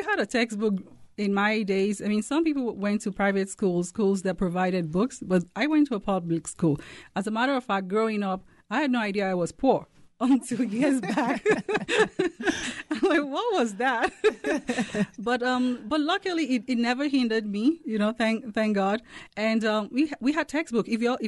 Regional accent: Nigeria; now in United States; So originally I'm from Nigeria, and I went to school in Nigeria, and I migrated to the U.S. in 1999.

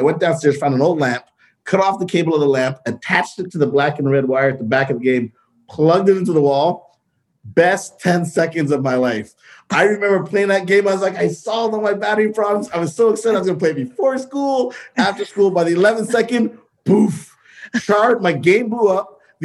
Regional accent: Canada; I'm Canadian. And as all good, you know, African-American, African-Canadian kids

